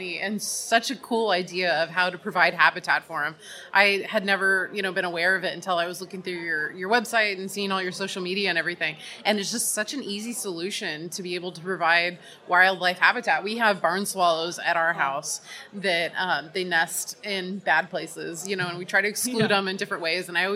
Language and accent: English; United States; I apologize for my naivete, as we're American.